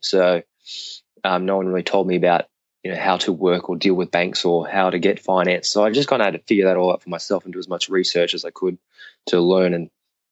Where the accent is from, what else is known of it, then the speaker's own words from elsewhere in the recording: Mount Druitt, New South Wales, Australia; also born or lived in Western Sydney; So I grew up in Western Sydney in a suburb called Mount Druitt, which a lot of people probably have heard about, not being the most flashiest place.